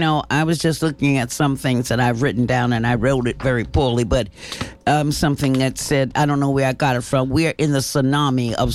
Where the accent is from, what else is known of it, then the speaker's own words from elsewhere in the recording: New York City, New York, United States; You know, I'm from Harlem, which is a distance from upstate New York.